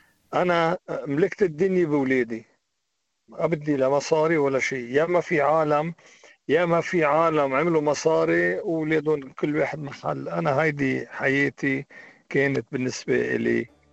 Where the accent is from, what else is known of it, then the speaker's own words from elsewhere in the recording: Syria; هلا انا سوري عندي 5 احفاد